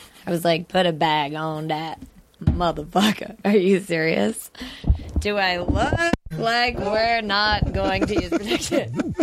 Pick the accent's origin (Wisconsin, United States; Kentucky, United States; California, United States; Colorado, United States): California, United States; I grew up in California.